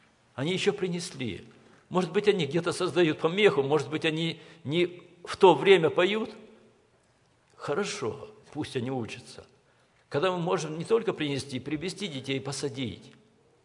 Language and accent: Russian; Kyrgyzstan; moved away; Я родился и вырос в Киргизии